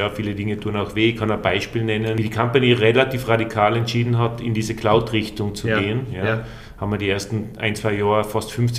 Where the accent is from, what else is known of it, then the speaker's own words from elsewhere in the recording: Tyrol, Austria; Man hört es ja wahrscheinlich gleich am Dialekt. Ich komme ursprünglich aus Osttirol.